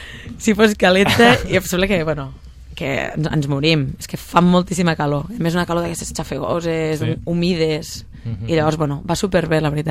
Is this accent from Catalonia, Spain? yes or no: yes; Tàrrega, Catalonia, Spain; Jo sóc de Tàrrega, província de Lleida.